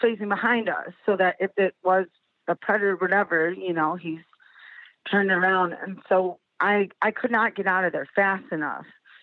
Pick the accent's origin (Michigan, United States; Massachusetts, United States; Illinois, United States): Illinois, United States; Chicago; now in South Bend, United States; I'm from Chicago originally. We live in South Bend. We're city people.